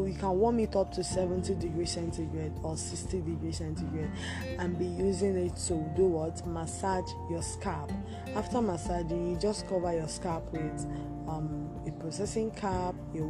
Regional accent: Nigeria; I'm a Nigerian, so here in Nigeria, the palm kernel oil that I'm talking about is made by cooking palm nuts.

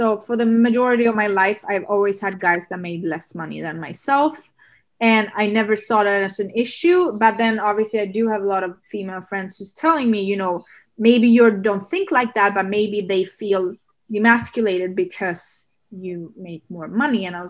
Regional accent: Sweden; English is a second language; I come from Sweden

